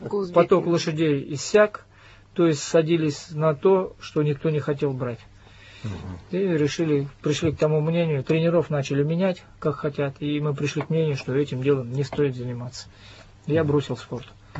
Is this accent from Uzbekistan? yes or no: yes; Uzbekistan; also born or lived in Kazan; Ну, я родился под Казанью, вырос в Узбекистане, и гражданин я Узбекистана.